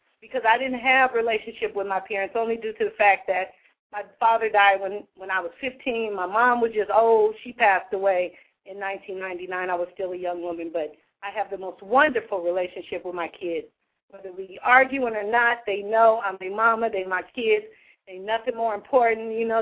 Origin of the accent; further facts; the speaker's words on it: Los Angeles, California, United States; now in Sacramento, United States; So once again, we're coming out of Sacramento, California, born and raised in Los Angeles, and those Lakers, let's go. And I'm in Sac, so.